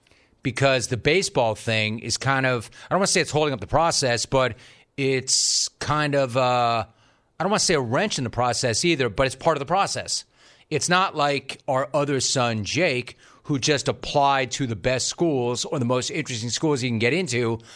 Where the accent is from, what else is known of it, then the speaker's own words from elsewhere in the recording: California, United States; We're from Southern California. I think that he can live with the dreaded Boise traffic.